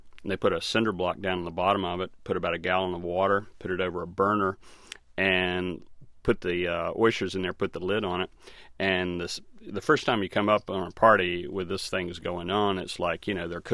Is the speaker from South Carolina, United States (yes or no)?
yes; South Carolina, United States; This is a rig near my hometown in South Carolina